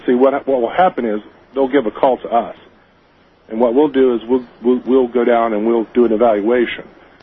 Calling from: Zanesville, Ohio, United States; Yes, I'm from Ohio, actually in Zanesville, just right up road from Caldwell.

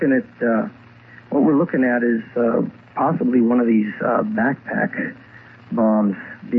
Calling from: Glenwood Springs, Colorado, United States; I'm calling from Glenwood Springs, Colorado.

